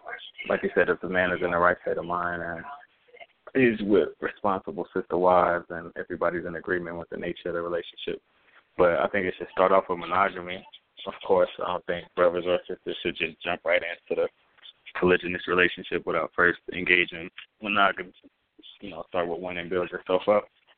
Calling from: Denver, Colorado, United States; I'm just calling from Denver, Colorado.

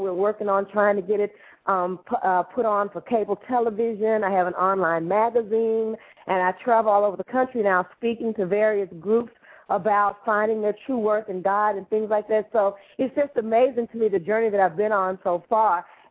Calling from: Houston, Texas, United States; calling you from Houston, Texas.

